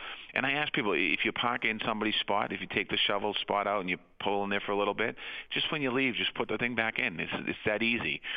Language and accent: English; Boston, Massachusetts, United States; back when I was growing up in Dorchester, and I grew up on a street with all three families, you'd shovel your space out.